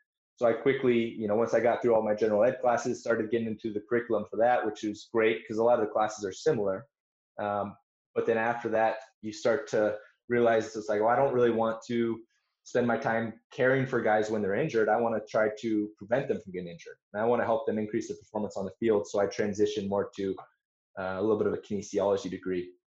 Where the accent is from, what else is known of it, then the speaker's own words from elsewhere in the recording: Fort Collins, Colorado, United States; Yeah, so I'm originally from Northern Colorado, Fort Collins to be exact. Born and raised there